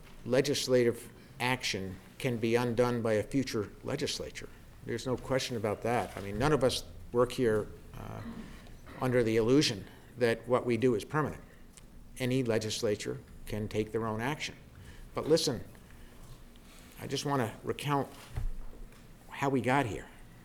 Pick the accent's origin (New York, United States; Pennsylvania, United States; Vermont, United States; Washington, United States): Vermont, United States; You know, I'm from Windham County.